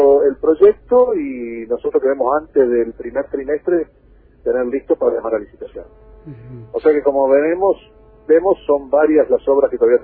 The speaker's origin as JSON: {"language": "Spanish", "town": "Posadas", "region": "Misiones", "country": "Argentina", "said": "todos somos de Posada"}